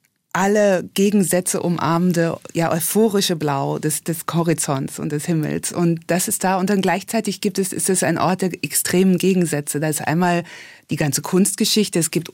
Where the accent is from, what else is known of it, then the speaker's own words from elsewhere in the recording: Hesse, Germany; moved away as an adult; also born or lived in London; now in Munich, Germany; München ist erst so langsam entstanden, weil ich bin ja keine Bayerin, ich komme aus Hessen.